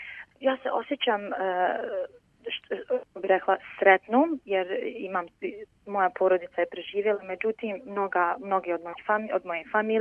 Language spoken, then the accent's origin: Bosnian; Srebrenica, Republika Srpska, Bosnia & Herzegovina; moved away; Ja sam 95. godine bila u Tuzli, znači mi smo bili, oficijalno mi smo bili izbjeglice u Tuzli, znači mi smo izbjegli iz Srebrenice negdje 93. godine sa UN konvencijom.